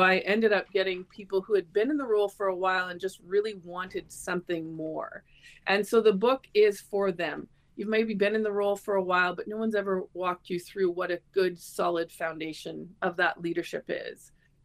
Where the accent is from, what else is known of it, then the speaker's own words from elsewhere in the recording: Cochrane, Ontario, Canada; now in Porcupine, Canada; Yep, I'm born and raised in Cochrane in the same house my father was raised in.